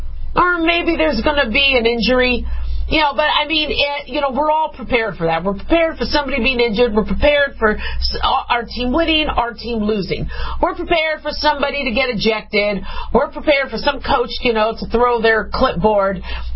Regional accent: Las Vegas, Nevada, United States; And then I'm from Vegas, so losing Marc-Andre Fleury today from the Golden Knights to the Chicago Blackhawks is just kind of the last blow I can take.

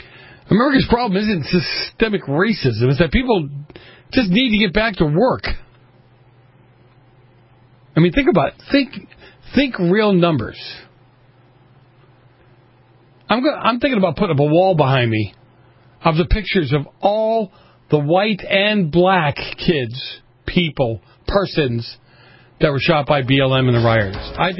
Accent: Ireland; That's like coming up to me and telling me, as an Irish guy, what Italian food is good and what isn't.

